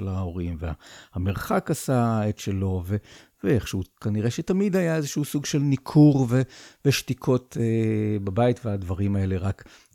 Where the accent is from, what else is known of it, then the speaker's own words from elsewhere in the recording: Rishon LeZion, Central District, Israel; כך נראית העיירה שלי. פעם היא הייתה העיירה, כשאני גדלתי שם, הייתה לי קטנה